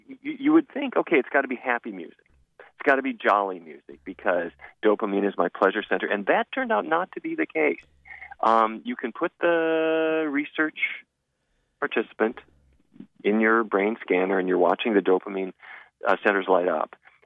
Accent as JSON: {"language": "English", "town": "Fargo", "region": "North Dakota", "country": "United States", "tie": "born or raised there", "said": "I grew up in Fargo, North Dakota, and my parents had the idea that any civilized person ought to be able to play at least two instruments."}